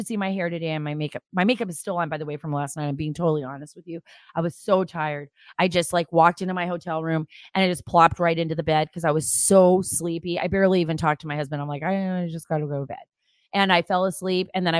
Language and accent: English; California, United States; even from my own neighborhood growing up in California